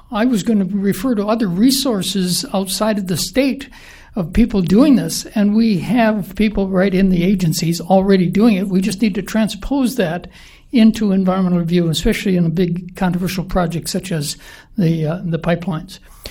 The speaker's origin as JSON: {"language": "English", "town": "Osage", "region": "Minnesota", "country": "United States", "said": "I'm from Osage, Minnesota."}